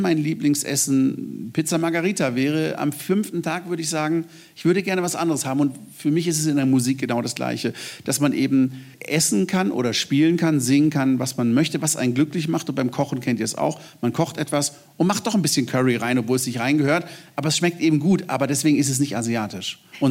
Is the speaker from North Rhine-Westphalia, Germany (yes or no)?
no; Kränkingen, Baden-Württemberg, Germany; Wir sind ja in Kränkingen aufgewachsen, einem wunderschönen kleinen Örtchen. Ich sage immer am letzten Südhang des Schwarzwaldes.